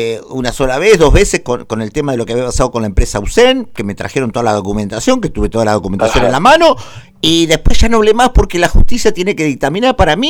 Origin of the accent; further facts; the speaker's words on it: Argentina; porque viste que somos raros los argentinos